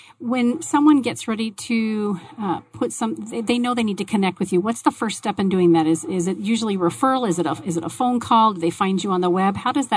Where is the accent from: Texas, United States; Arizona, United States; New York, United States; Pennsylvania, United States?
Arizona, United States; Tempe; I grew up here in Tempe, nearby city.